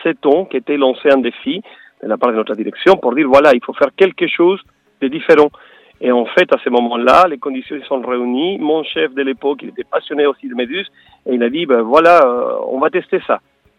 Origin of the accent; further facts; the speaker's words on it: Chile; Je viens du Chili.